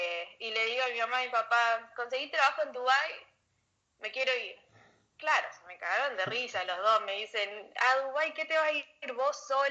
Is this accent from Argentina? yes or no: yes; Alta Gracia, Córdoba, Argentina; moved away as an adult; now in United States; Soy argentina, soy de Altagracia, Córdoba. Hace 10 años me mudé para Estados Unidos.